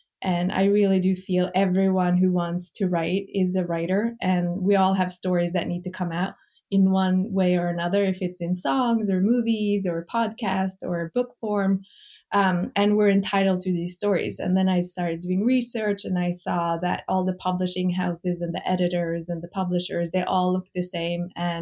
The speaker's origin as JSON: {"language": "English", "country": "Norway", "tie": "born or raised there", "moved": "yes", "lives_now": "New York, United States", "said": "And growing up in Norway, there's not a lot of brown children's books because everyone's blonde with blue eyes, which is, you know, fine. But then we moved to New York and we had our own kids"}